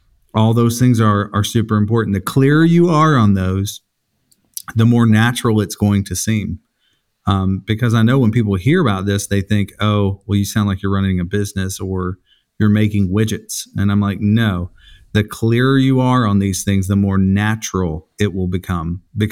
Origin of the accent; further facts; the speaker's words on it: United States; I mean, as an American, I know some key, you know, points in America's history.